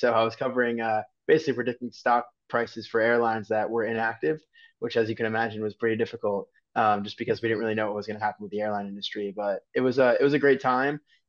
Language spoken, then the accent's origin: English; New Jersey, United States; now in New York, United States; I always wanted to move to New York because I grew up in New Jersey.